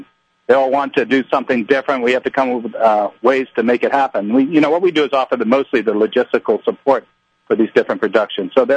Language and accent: English; Nassau, New Providence, Bahamas; I'm there in Nassau, because I'm from Nassau, of course.